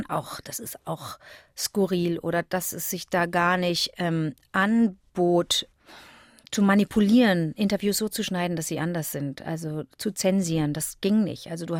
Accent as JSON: {"language": "German", "town": "Cologne", "region": "North Rhine-Westphalia", "country": "Germany", "said": "Wie gesagt, ich bin aus Köln, höre deine Sendung dort nicht"}